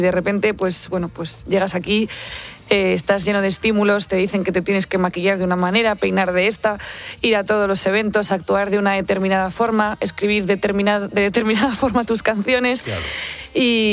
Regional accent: Basque Country, Spain; soy vasca, así que la raíz folk, la raíz rock la tengo muy, muy arraigada

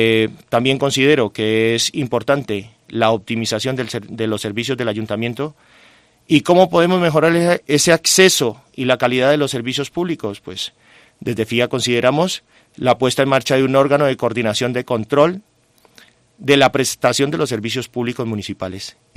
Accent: Colombia; now in Jaca, Spain; Sí, correcto, soy

